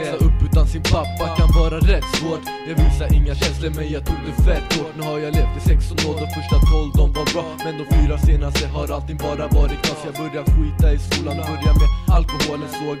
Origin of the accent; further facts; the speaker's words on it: Vällingby, Stockholm County, Sweden; jag växte upp i Vällingby, där fann jag mina sanna vänner.